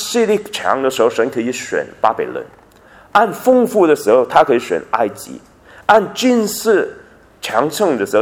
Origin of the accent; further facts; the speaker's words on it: Guangdong, China; accent: Cantonese; 我们广东话就有一句